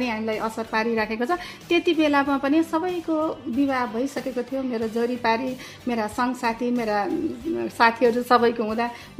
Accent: Lumbini Province, Nepal; born there; म अर्घाखाँचीमै जन्मेँ

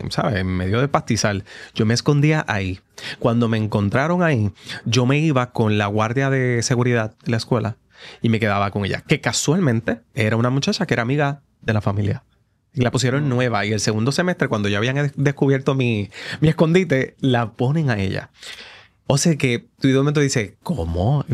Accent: Ponce, Puerto Rico; Yo soy de Ponce. Por eso la intensidad a veces. Somos gente buena. Yo digo que los ponceños tenemos ese patriotismo que tiene el puertorriqueño cuando sale.

